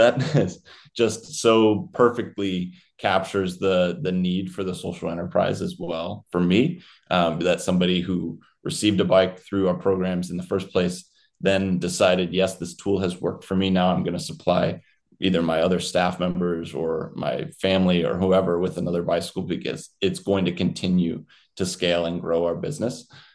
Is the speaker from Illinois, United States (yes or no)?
yes; Chicago, Illinois, United States; I grew up here in Chicago.